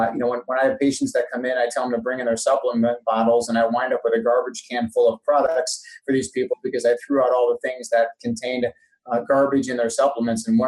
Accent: Illinois, United States; from my home state of Illinois, where the whole state is all growing soy

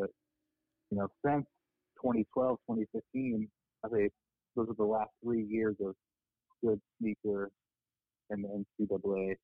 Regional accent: Las Vegas, Nevada, United States; Man, funny you said UNLV because I grew up in Vegas

